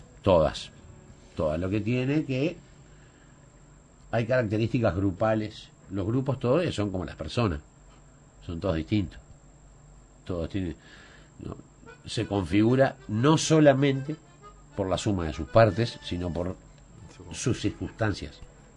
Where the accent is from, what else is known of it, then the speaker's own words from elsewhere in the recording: Montevideo, Uruguay; yo nací en Pocito